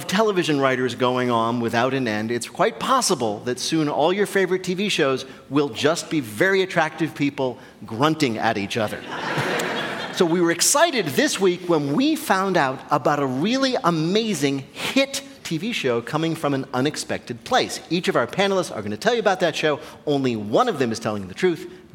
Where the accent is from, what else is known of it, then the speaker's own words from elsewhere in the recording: New Jersey, United States; Hey, how are things in my home state of New Jersey?